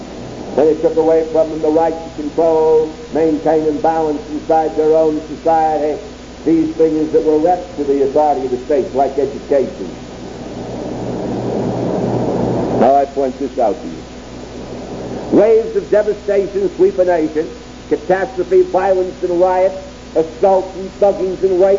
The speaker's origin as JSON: {"language": "English", "region": "New England", "country": "United States", "tie": "born or raised there", "said": "And I was raised in New England State, but there were no difference in any other part of the country."}